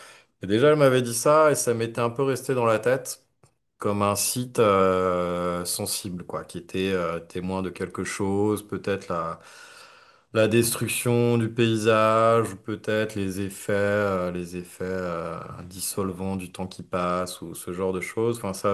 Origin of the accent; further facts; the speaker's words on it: Auvergne-Rhône-Alpes, France; moi, j'ai grandi dans les Alpes, au pied du massif du Mont-Blanc.